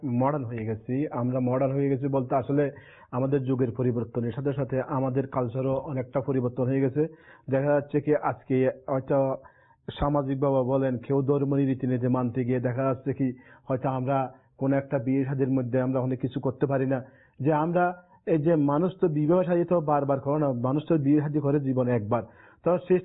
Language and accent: Bangla; Bangladesh; আমরা তো মানে কি মানে আমরা বাংলাদেশের মানুষ, এবং হয়তো আমরা বহির্বিশ্বের দিকে থাকালে চলবে না